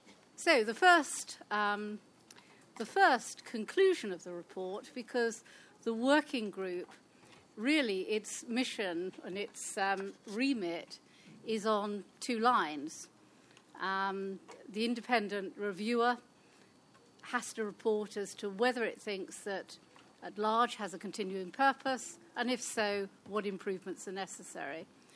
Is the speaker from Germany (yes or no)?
no; United Kingdom; And I have to say, in my home country in the UK, we've still to do this.